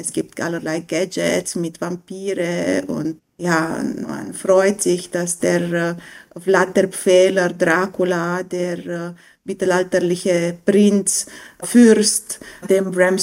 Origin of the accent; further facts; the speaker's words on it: Romania; Also ich komme vor allem aus Rumänien, das ist zu erwähnen in diesem Gespräch.